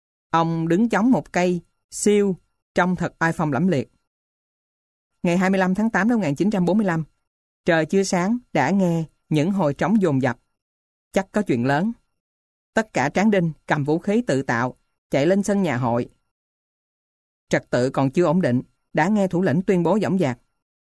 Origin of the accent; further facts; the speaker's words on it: Ba Ria-Vung Tau, Vietnam; Quê tôi, một làng quê nghèo. Ngày đi giành chánh quyền ở thị xã Bà Rịa.